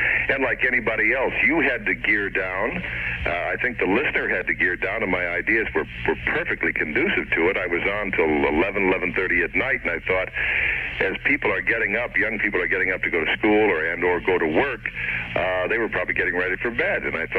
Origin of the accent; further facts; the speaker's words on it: Buffalo, New York, United States; also born or lived in Detroit / Denver; It's almost my, literally this is my hometown because I was born here and grew up some 18, 19 years here in Buffalo.